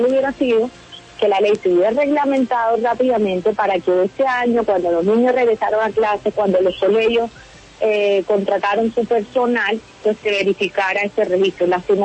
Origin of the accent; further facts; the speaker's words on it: Colombia; somos todos los colombianos que estamos expuestos a esta fibra silenciosa